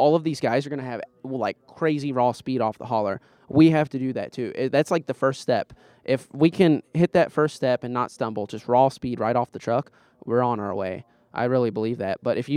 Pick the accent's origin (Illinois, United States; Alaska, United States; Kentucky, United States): Kentucky, United States; I'm from Kentucky. They know bourbon.